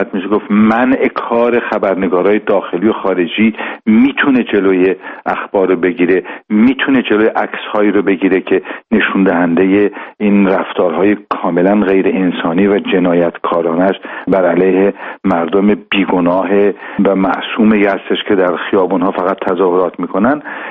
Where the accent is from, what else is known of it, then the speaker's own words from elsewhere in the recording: Iran; اولا به عنوان یک ایرانی خودم